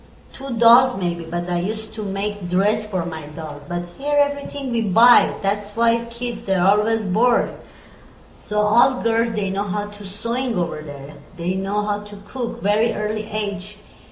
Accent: Tehran, Tehran Province, Iran; English is a second language; moved away as an adult; now in United States; I born in Iran. I raised in Iran. Oh, I moved to United States in 1986. So I'm almost 20 years I'm here. Before I was 5 years in Europe, and then now I'm here.

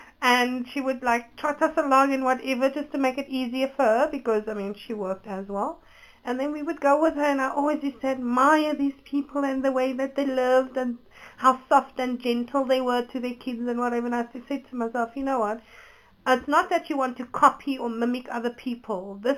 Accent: Cape Town, Western Cape, South Africa; But I grew up in Mitchell's Plain, and I mean, Mitchell's Plain is just as bad as Lavendale, I must tell you.

